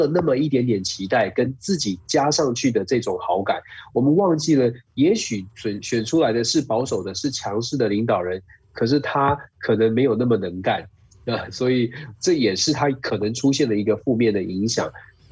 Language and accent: Chinese; Taiwan; now in United States; 我们包括我自己在亚洲在台湾长大，在我没有到美国来